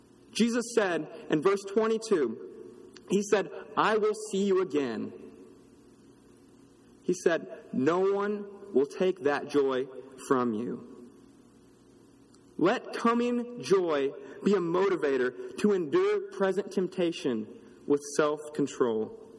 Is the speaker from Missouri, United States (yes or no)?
yes; Neosho, Missouri, United States; Back in my hometown, Neosho, Missouri, there was a man who moved to that town several years ago.